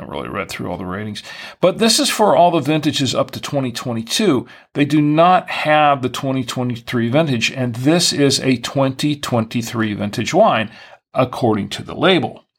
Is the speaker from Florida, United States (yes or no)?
yes; Orlando, Florida, United States; and Orlando, Florida, my hometown, pretty much, $7.99 a bottle.